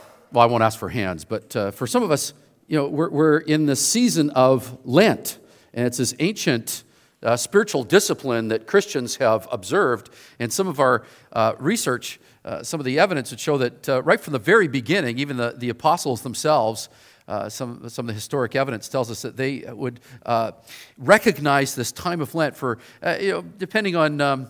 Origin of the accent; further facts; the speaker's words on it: Victoria, British Columbia, Canada; I grew up in Victoria, lived here most of my life, but I worked with Young Life of Canada for about 30 years, and so that took me out of Victoria for a while, but then I was able to move back here about 18 years ago